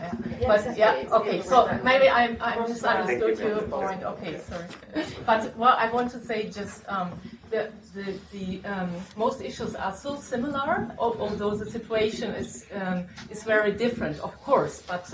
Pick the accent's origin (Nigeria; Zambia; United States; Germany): Germany; I'm from Germany